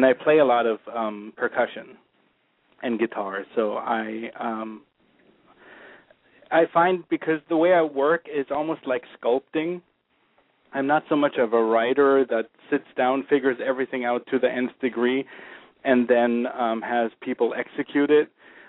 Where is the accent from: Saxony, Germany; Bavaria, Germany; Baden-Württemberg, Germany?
Bavaria, Germany; Munich; also born or lived in Cologne; It was a music-focused high school in Munich where I grew up in Germany